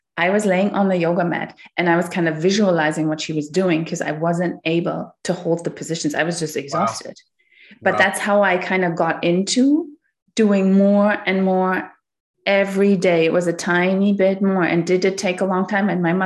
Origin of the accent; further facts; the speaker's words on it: Germany; moved away as an adult; now in Canada; I'm originally from Germany, and then my husband and I and our son, we moved to Canada 3 years ago because my husband's from here.